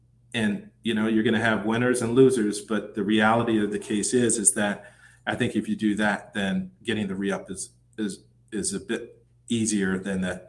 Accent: Michigan, United States; I'm from the Midwest, I'm from Michigan.

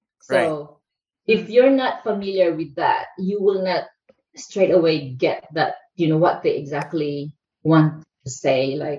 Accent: Philippines; So in that sense, yes, I am a Filipino.

